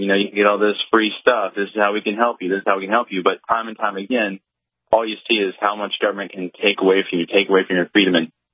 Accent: Charleston, South Carolina, United States; I'm actually from Charleston

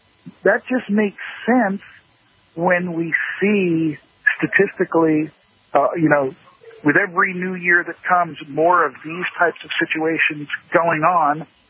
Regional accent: New York, United States; also born or lived in Arizona; I'm from New York. I lived in Arizona for 8 years. Both my kids were born there.

